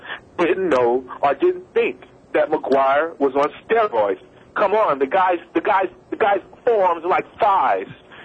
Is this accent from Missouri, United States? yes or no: yes; St. Louis, Missouri, United States; moved away as an adult; now in Chicago, United States; I was born and raised in St. Louis. I have a business in Chicago. I've been living here for the last 7 years.